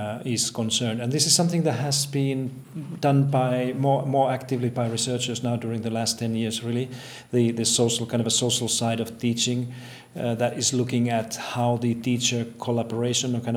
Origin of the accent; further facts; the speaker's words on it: Finland; I'm from Finland.